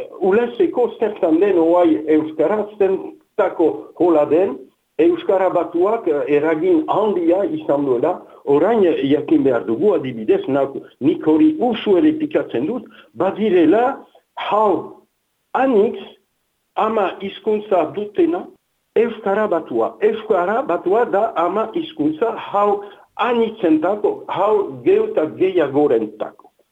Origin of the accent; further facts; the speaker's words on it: Nouvelle-Aquitaine, France; accent: Souletin; Iparaldeko euskara batu bat, nerea, orduan entzuten da, biztanda, badudala zubereraren azentua edo olakorik